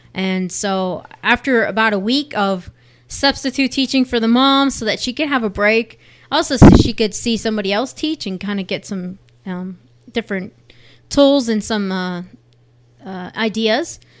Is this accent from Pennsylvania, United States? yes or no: yes; Pennsylvania, United States; I grew up in Pennsylvania, and I went to Geneva College, and it was there where I studied elementary and special ed